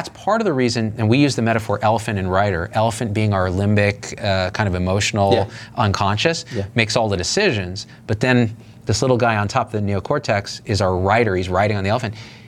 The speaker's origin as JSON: {"language": "English", "town": "Morristown", "region": "New Jersey", "country": "United States", "tie": "born there", "said": "I was born in Morristown."}